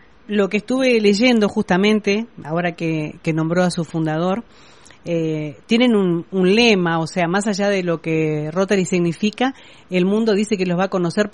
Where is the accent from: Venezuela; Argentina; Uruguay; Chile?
Uruguay; Montevideo; now in Chuy, Uruguay; yo vine de Montevideo hace poco